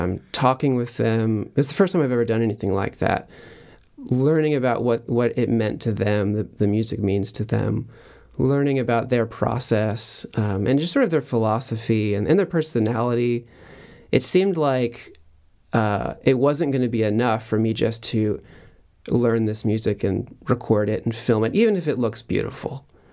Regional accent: Austin, Texas, United States; this was a project of me missing my hometown of Austin

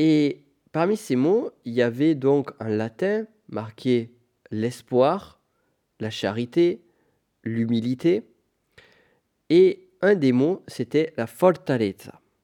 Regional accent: Pyrenees, France; moi je viens des Pyrénées, c'est pour ça que j'ai un accent si fort

